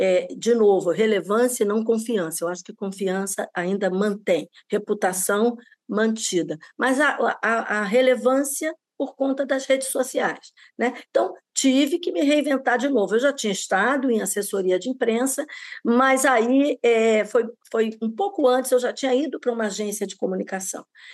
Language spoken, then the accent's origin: Portuguese; Rio de Janeiro, Brazil; eu morava num conjunto habitacional aqui no subúrbio do Rio, onde eu nasci, inclusive